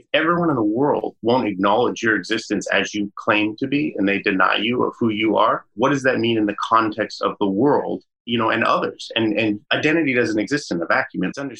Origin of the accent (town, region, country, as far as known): Colorado, United States; born or raised there